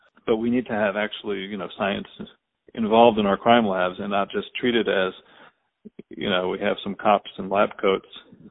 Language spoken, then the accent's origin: English; North Carolina, United States; my home state of North Carolina participates in the federal data bank